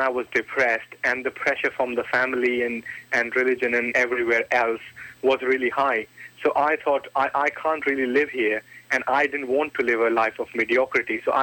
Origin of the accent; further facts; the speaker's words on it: India; born there; Right, I was born in India in a village where we had problems with water, electricity, and it was full of crime.